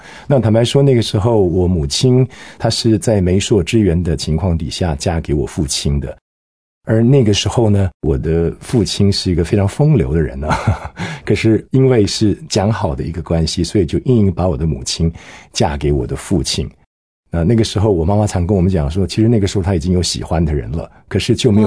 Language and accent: Chinese; Singapore; 对对，我从小在新加坡长大，在新加坡出生啊